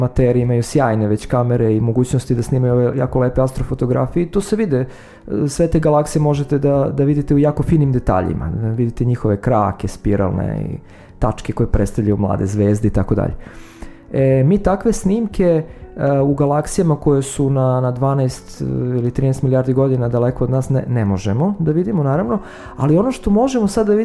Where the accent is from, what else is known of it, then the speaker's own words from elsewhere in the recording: Serbia; za sve nas koji potičemo iz Srbije